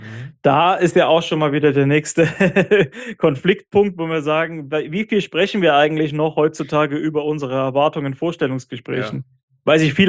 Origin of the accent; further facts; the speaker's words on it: Leipzig, Saxony, Germany; Ich komme ja ursprünglich aus Leipzig